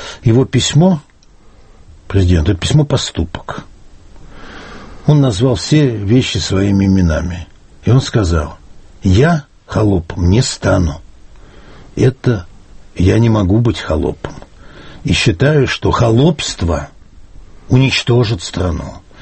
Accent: Saint Petersburg, Russia; я вообще коренной питерец, вариант питерца на Москву – это вариант роковой вдвойне

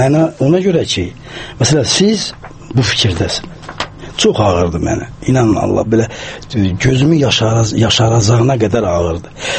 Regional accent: Armenia; Mənim özüm de Ermənistanlıyam. Ermənin dilini də azdan çoxdan bilirəm mən.

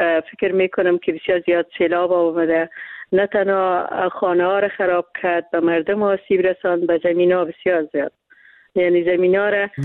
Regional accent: Laghman, Afghanistan; نمیال در ولایت ما در ولایت لغمان که خبر دارم بسیار زمین ها را هم دریا خراب کرده و برده

